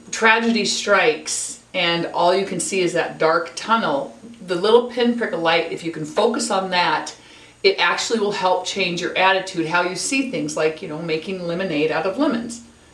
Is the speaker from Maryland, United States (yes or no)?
no; Spokane, Washington, United States; I'm from Spokane, Washington. I'm married with children and grandchildren